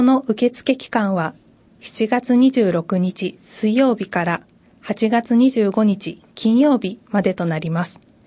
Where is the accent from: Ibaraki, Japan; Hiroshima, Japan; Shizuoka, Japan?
Shizuoka, Japan; Shimada; 自分が生まれ育った町を将来につなげるという仕事に携わることができ、やりがいを感じています。